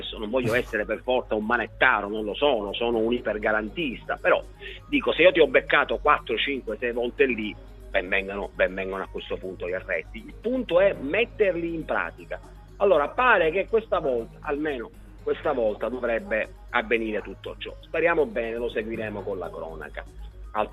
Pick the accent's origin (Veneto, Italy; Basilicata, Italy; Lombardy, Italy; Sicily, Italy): Sicily, Italy; Palermo; lo dico da palermitano che circola fortunatamente in moto